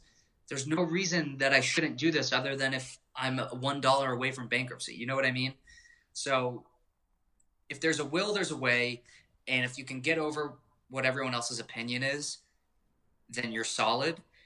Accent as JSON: {"language": "English", "town": "Scottsdale", "region": "Arizona", "country": "United States", "tie": "born or raised there", "also_born_or_lived": "New Jersey", "said": "I was born in New Jersey. I lived there for a very, very short period of time. But I primarily grew up in Scottsdale."}